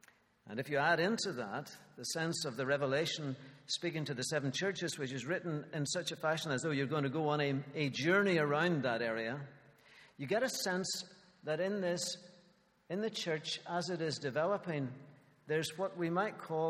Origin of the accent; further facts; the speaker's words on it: Northern Ireland, United Kingdom; they say, oh, where are you from? Well, I'm from Northern Ireland.